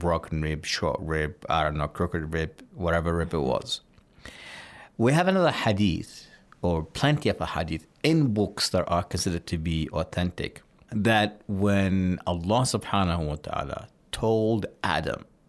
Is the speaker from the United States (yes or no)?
no; Australia; I am from Australia, as you can tell from my accent.